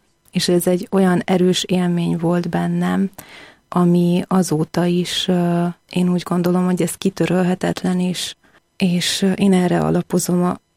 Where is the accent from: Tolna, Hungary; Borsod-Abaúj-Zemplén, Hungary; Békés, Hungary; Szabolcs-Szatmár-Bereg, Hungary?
Borsod-Abaúj-Zemplén, Hungary; Miskolc; moved away as an adult; now in Budapest, Hungary; Én Miskolcról származom egyébként, és 20 éves koromban felkerültem Budapestre